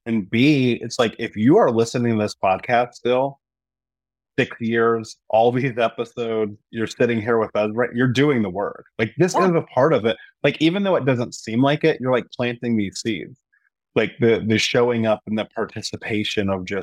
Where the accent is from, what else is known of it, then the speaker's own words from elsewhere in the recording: Indiana, United States; growing up in the Midwest and being in Indiana at the time, all my friends were married.